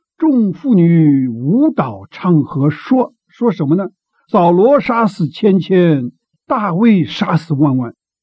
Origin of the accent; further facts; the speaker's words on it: China; 结盟是什么意思呢？就是我们中国人讲的拜八字了，就结为干兄弟啊。